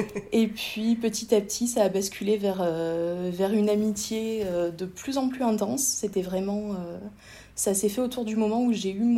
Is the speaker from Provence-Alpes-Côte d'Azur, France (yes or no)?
yes; Provence-Alpes-Côte d'Azur, France; now in Lorraine, France; À la base, je suis originaire de Provence et je me suis retrouvée en Lorraine.